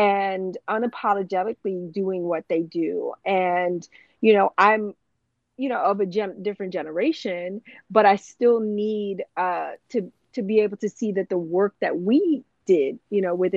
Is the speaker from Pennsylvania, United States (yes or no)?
yes; Philadelphia, Pennsylvania, United States; I'm from, you know, I'm also from Philly. So my, you know, my connection Philly, to music, yeah.